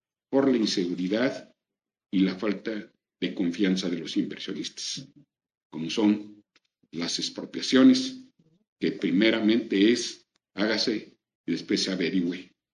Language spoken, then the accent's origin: Spanish; Querétaro, Mexico; por allá lo esperamos en mi tierra, en Querétaro